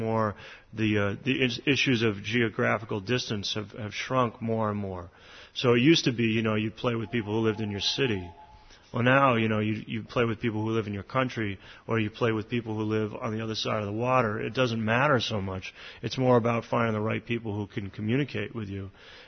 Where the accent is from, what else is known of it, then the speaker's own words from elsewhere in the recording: United States; it's probably in despite of the fact that I'm American.